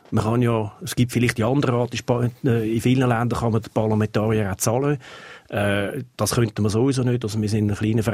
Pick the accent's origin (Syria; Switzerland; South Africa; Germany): Switzerland; now in United States; Also ich bin Schweizer, ich bin nicht Amerikaner.